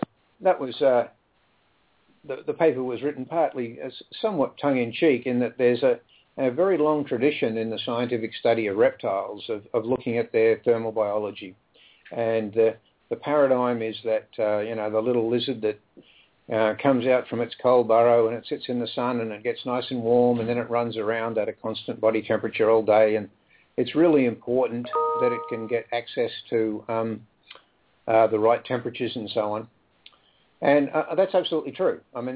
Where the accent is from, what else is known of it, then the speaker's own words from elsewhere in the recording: Australia; So I'm an Australian, born and bred